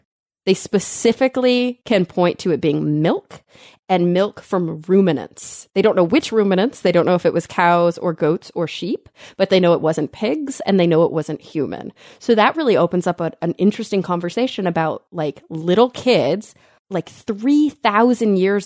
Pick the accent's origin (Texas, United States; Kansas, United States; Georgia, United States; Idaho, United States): Texas, United States; I'm a Texan.